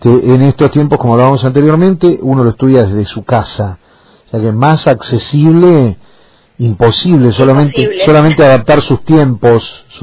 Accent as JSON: {"language": "Spanish", "town": "Olavarría", "region": "Buenos Aires Province", "country": "Argentina", "tie": "born there", "said": "yo soy nacido en Olavarría, extraño también un poco Olavarría."}